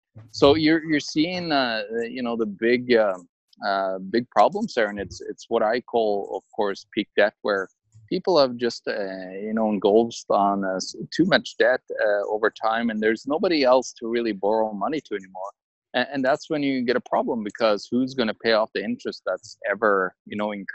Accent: Norway; English is a second language; in my home country, Norway, with the socialist government there, you're getting some stuff for free

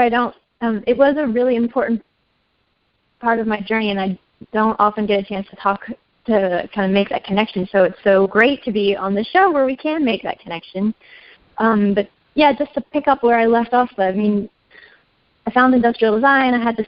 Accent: Maryland, United States; I grew up on the Chesapeake Bay in southern Maryland in a little community that was founded by plant pathologists in the 1940s

